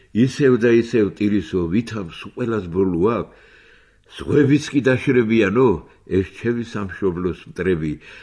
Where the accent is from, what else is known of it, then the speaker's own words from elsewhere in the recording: Batumi, Adjara, Georgia; ბათუმელები ვარ მე